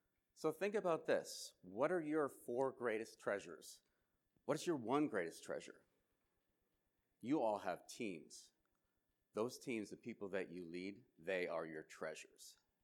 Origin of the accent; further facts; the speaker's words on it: Boston, Massachusetts, United States; One of the things that I could share is that I grew up in Boston.